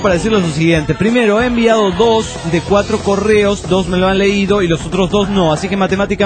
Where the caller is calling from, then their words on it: Junín, Buenos Aires Province, Argentina; de Junín, Buenos Aires, República Argentina.